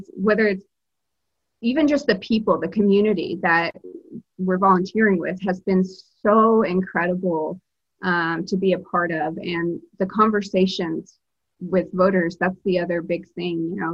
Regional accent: Alabama, United States; now in Massachusetts, United States; I'm originally from Alabama, but I live in Massachusetts.

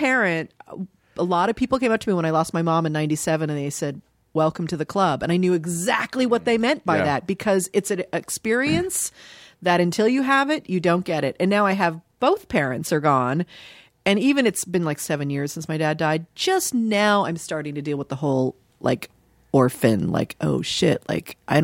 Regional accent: Dayton, Ohio, United States; born there

